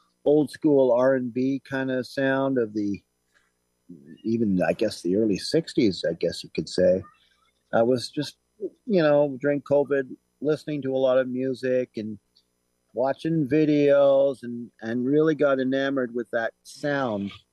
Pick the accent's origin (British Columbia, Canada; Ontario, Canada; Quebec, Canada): Quebec, Canada; Ormstown; We're from Southwest Quebec, and basically our home base is Ormstown. And it's a little small village in Southwest Quebec, a farming community.